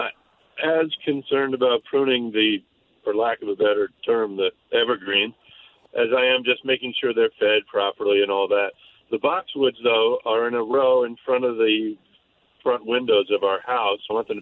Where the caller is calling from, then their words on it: New York, United States; I'm calling from New York, and I'm not much of a gardener